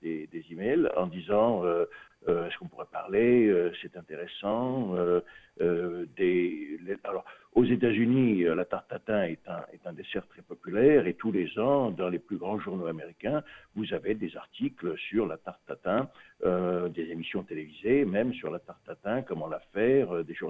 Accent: Lamotte-Beuvron, Centre-Val de Loire, France; Oui, eh bien, j'ai grandi à la Motte-Beuvron

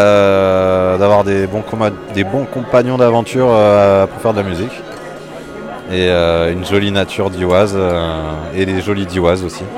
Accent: Provence-Alpes-Côte d'Azur, France; Moi, je viens du Vaucluse, un endroit très controversé, vilain, moche, pas beau.

